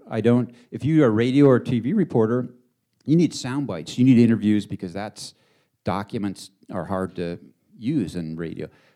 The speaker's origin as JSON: {"language": "English", "town": "Corvallis", "region": "Oregon", "country": "United States", "tie": "born or raised there", "said": "And I grew up in a small town. I grew up in Corvallis, Oregon. It's like a smaller version of Missoula."}